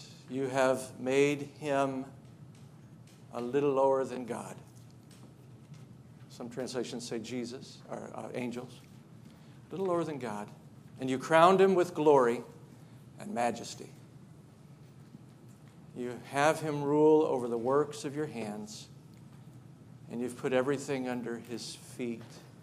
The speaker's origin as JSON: {"language": "English", "town": "Charleston", "country": "United States", "said": "I'm from Charleston."}